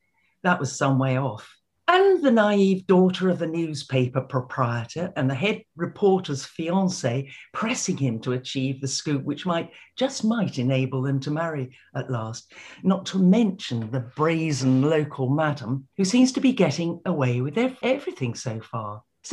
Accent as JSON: {"language": "English", "town": "Cambridge", "region": "East of England", "country": "United Kingdom", "tie": "born or raised there", "said": "because I grew up in Cambridge and went to school there, and I love the place to bits."}